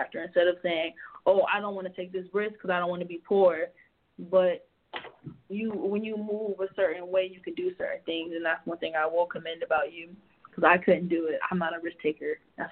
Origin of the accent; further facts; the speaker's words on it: Miami, Florida, United States; You're from Florida, Florida. I'm from Miami. City girls.